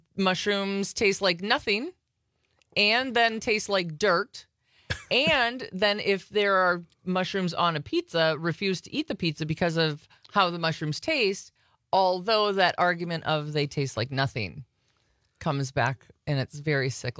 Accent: Hortonville, Wisconsin, United States; I am local now, yes. I'm originally from Hortonville, actually.

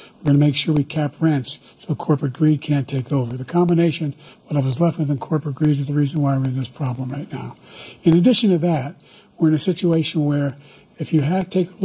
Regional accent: Scranton, Pennsylvania, United States; I come from Scranton, Pennsylvania.

